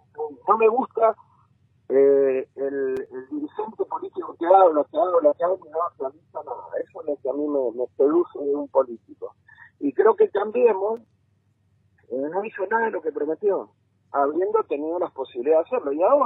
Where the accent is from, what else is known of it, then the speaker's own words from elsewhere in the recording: Mendoza, Argentina; yo, que soy un tipo de Mendoza